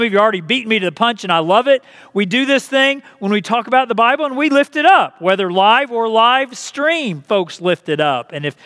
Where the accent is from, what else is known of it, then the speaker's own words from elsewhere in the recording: Texas, United States; Well, as a lot of you know, I am not from New Jersey. I am from Texas.